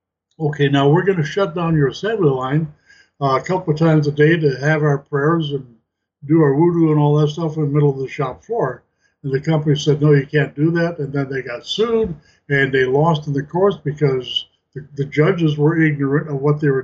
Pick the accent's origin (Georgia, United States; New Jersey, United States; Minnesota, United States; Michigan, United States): Minnesota, United States; Because I grew up in Minnesota and Cargill's headquarters is there